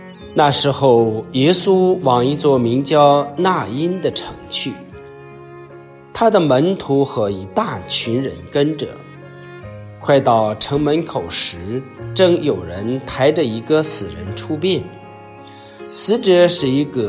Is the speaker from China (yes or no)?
yes; China; 所以说，我们中国人说人生有三大不幸：中年丧妻，老年丧子，从小无父母